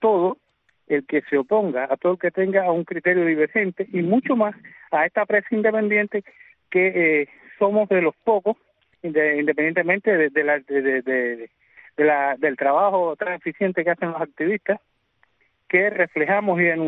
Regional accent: Cuba; lo que nos corresponde como cubanos

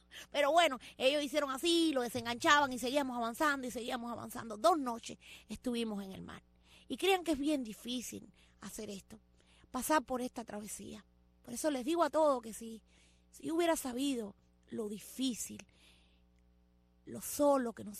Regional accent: Cuba; moved away; Yo soy una cubana que salí en el año 1995 de Cuba. Yo salí en balsa.

